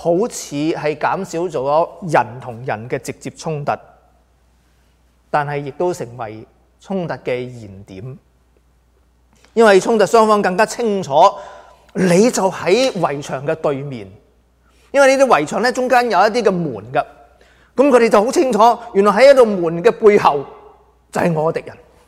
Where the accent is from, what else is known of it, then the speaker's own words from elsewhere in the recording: China; 我们中国人不例外的，就是我们很厉害的。